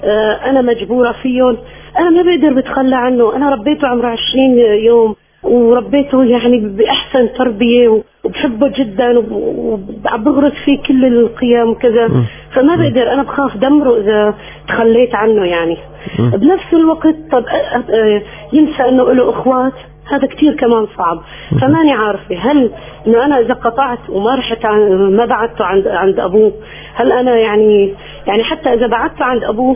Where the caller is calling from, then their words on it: Aleppo, Aleppo Governorate, Syria; من حلب، حكيت معك. أنا الكفيفة.